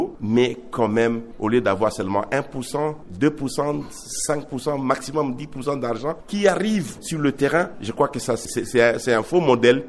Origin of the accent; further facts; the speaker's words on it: DR Congo; Je suis congolais de la RDC et quand je suis dans la ville de Kinshasa